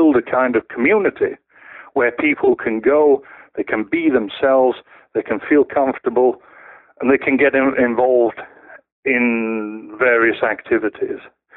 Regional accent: United Kingdom; obviously I'm from Great Britain

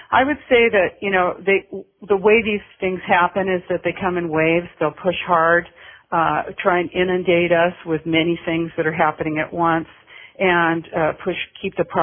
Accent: United States; You know, of course, I'm an American, and, you know, so I look at it from an American point of view.

